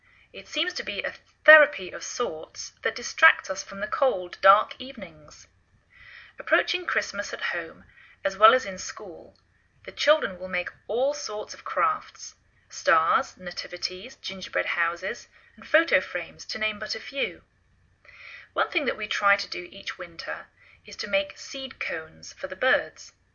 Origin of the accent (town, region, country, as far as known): England, United Kingdom; now in United States